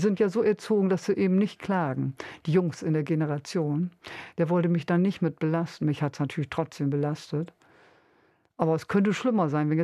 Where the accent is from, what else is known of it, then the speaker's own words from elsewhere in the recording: Bremen, Germany; Und ich bin ja am Waller Park aufgewachsen.